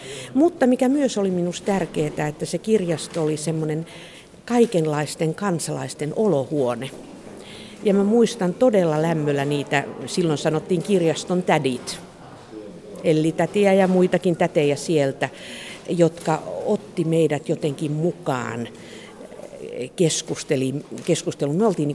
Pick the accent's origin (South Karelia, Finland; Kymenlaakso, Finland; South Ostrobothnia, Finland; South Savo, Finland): South Karelia, Finland; Lauritsala; mä itse koen, että lapsuudessani Lauritsalassa se kirjasto oli se, joka avasi mulle jotenkin ikkunat ja ovet maailmaa